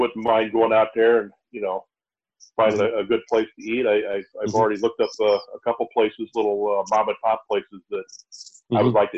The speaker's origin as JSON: {"language": "English", "town": "St. Louis", "region": "Missouri", "country": "United States", "said": "And I would go someplace and I'd tell them I'm from St. Louis."}